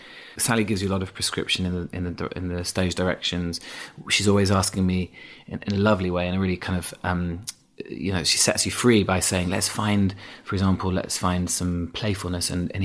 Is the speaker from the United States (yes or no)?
no; Yorkshire and the Humber, United Kingdom; accent: Yorkshire; The accent's there, yeah. I had an accent. I had a strong Yorkshire accent until I was about 11, 12, yeah.